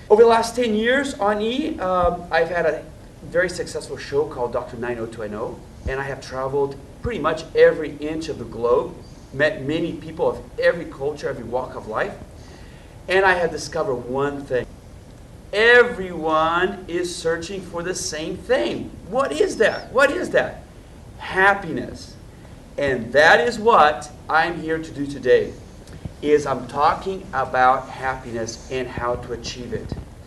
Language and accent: English; São Paulo, Brazil; now in United States; growing up in Sao Paulo, Brazil, I always dream of coming to the United States and having that extraordinary life.